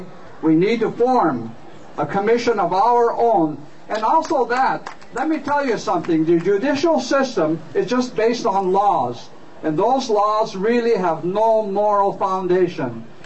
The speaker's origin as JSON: {"language": "English", "country": "India", "said": "We can be different. I love being an Indian."}